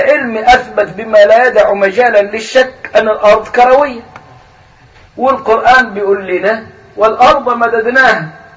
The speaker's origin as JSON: {"language": "Arabic", "region": "Upper Egypt", "country": "Egypt", "said": "وعندنا في الصعيد المصري يقولوا على البيضة دحية،"}